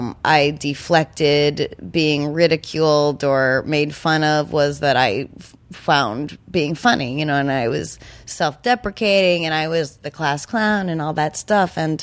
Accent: New Hampshire, United States; I'm from New Hampshire and the thing about New Hampshire, well, there's this kind of, girls play sports there.

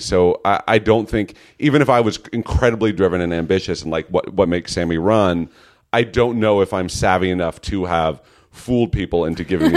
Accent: California, United States; I'm from the Bay Area.

